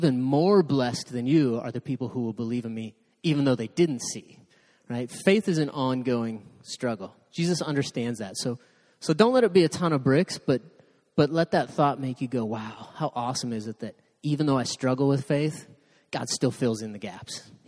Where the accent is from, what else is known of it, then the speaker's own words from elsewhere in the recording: United States; because I'm an American, right? In America, like, you put enough salt on it, we'll eat pretty much anything.